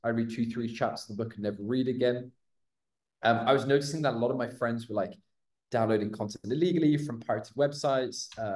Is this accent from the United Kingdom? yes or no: no; Belgium; it's French originally, but I'm from Belgium. And in Belgium, it's a very weird country because you've got to speak three official languages: German, Flemish, which is like a form of Dutch, and French. So I'm a mix of all, and then I lived abroad.